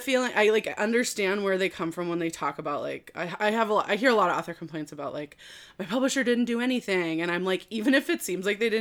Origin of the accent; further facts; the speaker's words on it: Santa Cruz, California, United States; I grew up in Santa Cruz, California